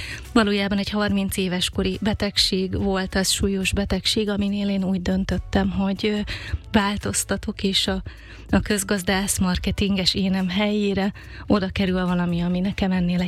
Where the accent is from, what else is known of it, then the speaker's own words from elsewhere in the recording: Eastern Hungary, Hungary; mi sokat költöztünk, de alapvetően azért az alföldi régióhoz, Kelet-Magyarországhoz kötöm magam. Egyetemre egyébként Veszprémben jártam